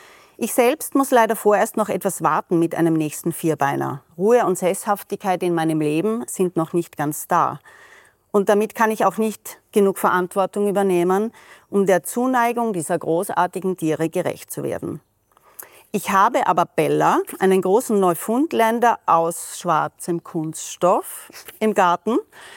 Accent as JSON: {"language": "German", "country": "Austria", "said": "Jetzt, als Österreicherin muss ich noch schnell fragen"}